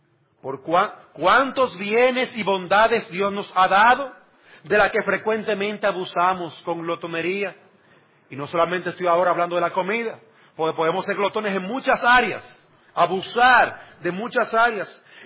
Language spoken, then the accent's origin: Spanish; Dominican Republic; Yo soy dominicano y me gusta la cosa salseada. Yo soy dominicano.